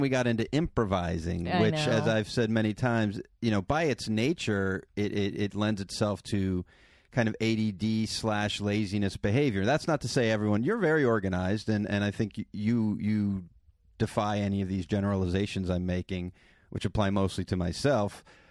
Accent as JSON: {"language": "English", "region": "New York", "country": "United States", "tie": "born there", "said": "I was born in New York."}